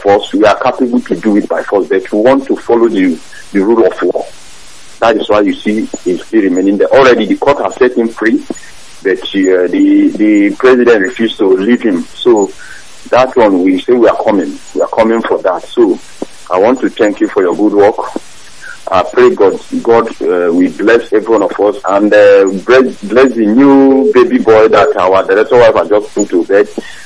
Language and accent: English; Amai, Delta, Nigeria; I'm calling from Igbocha. And I hail from Amai in Delta State.